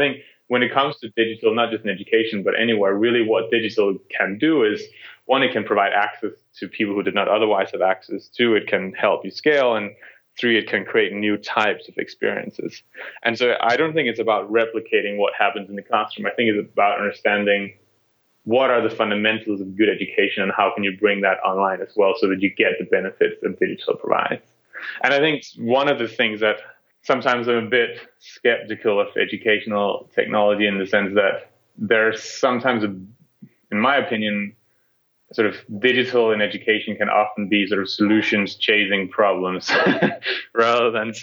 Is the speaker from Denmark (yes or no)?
yes; Denmark; moved away as an adult; also born or lived in United States; I grew up in Denmark, a small country in Northern Europe that's known for having free education.